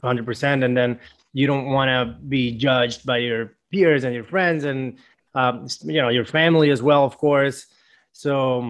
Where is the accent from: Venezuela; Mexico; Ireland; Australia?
Venezuela; English is a second language; now in United States; So born and raised in Venezuela, moved to the United States in 2010.